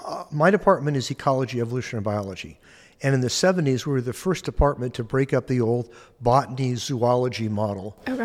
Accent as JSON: {"language": "English", "town": "Carmel Valley", "region": "California", "country": "United States", "tie": "born or raised there", "said": "I grew up in the Carmel Valley area in central California on the coast."}